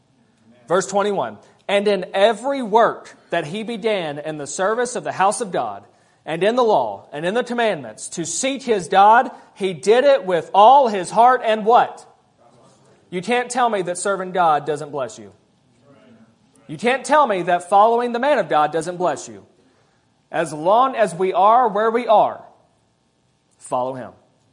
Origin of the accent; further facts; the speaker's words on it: United States; And as an American, if we had the same thing here